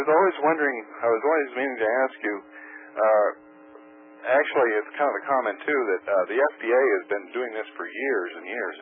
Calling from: Lincoln, Nebraska, United States; Oh, good evening, Mr. Cooper. … I'm calling from Lincoln, Nebraska.

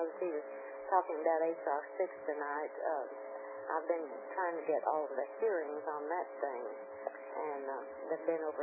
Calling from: Texas, United States; I'm calling from Texas.

